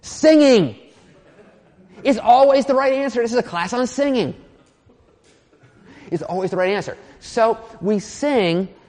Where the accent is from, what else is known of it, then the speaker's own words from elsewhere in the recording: New Jersey, United States; I grew up in New Jersey, and I can remember as a kid growing up